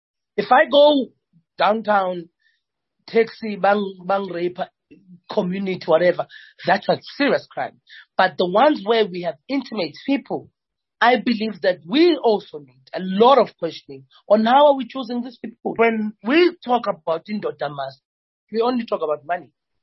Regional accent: South Africa; And because I travel and I've understood how much we've sold ourselves so cheap as South African women.

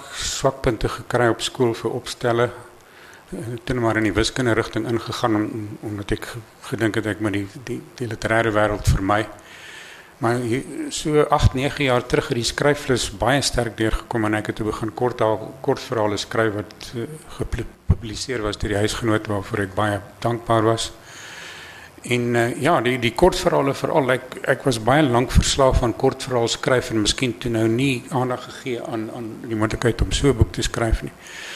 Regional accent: Mpumalanga, South Africa; daar waar ek vandaan kom, Oost-Transvaalse Hoofveld, het najaarsreën spesifiek een baie besondere betekenis.

